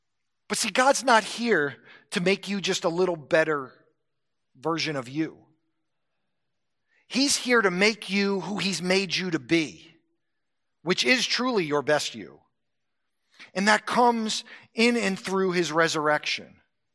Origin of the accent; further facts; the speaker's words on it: Florida, United States; I came from South Florida, and Coral Ridge is where evangelism explosion started